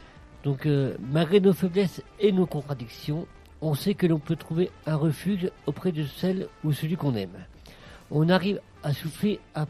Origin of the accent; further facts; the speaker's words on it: La Ferté-Macé, Normandy, France; Donc, je viens de la Ferté-Macé et ça fait 10 ans que je suis comme travailleur ESAT à la Ferté-Macé.